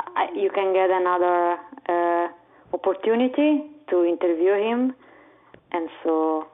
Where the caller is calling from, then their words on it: Florence, Tuscany, Italy; English is a second language; I'm calling from Florence, Italy.